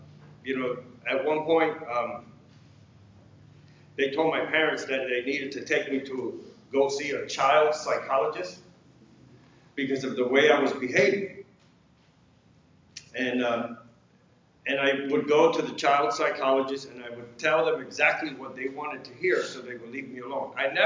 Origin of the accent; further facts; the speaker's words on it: Hoboken, New Jersey, United States; also born or lived in Puerto Rico; I was born in the Caribbean. I was born in a little island in Puerto Rico. And my parents moved to New Jersey when I was, I think I was 1 or 2 years old. And we settled in a place called Hoboken, New Jersey. That's in North Jersey in Hudson County. And we lived there for a couple of years.